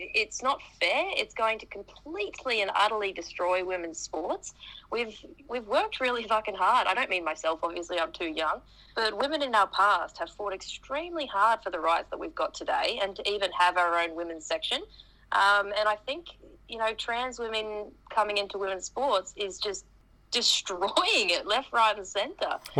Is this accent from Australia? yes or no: yes; Australia; I'm 27. I'm from Australia.